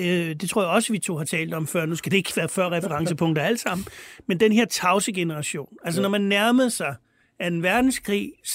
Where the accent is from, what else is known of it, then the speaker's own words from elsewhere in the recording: Bornholm, Capital Region of Denmark, Denmark; moved away; da jeg flyttede fra Bornholm